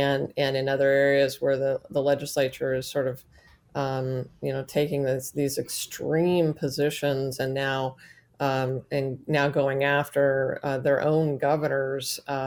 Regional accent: Prescott, Arizona, United States; I was, as you guys know, born and raised in Prescott, Arizona. Yavapai County does not have a mask mandate

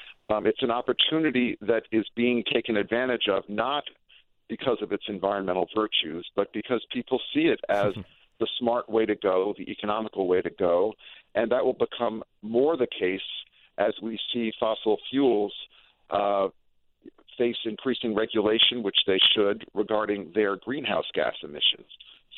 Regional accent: Massachusetts, United States; Well, in chilly, snowy New England, I'm from Massachusetts, we now have a solar array on our home

